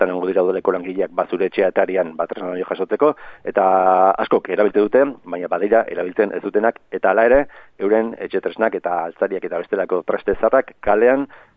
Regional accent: Pasaia, Basque Country, Spain; ni pasaitarra naiz

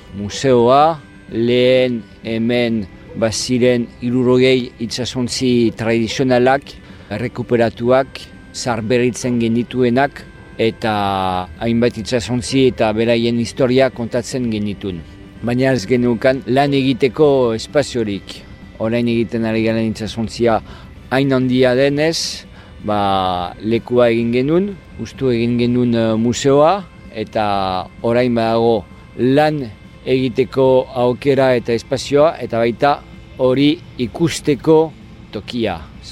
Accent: Lyon, Auvergne-Rhône-Alpes, France; Basque is a second language; now in San Sebastián, Spain; Ni berez Lyonekoa naiz, frantsesa naiz, euskaldun berria. Duela hainbat urte etorri nintzen ona eta gelditu nintzen. Donostin bizi naiz, baina Pasaian egiten dut lana.

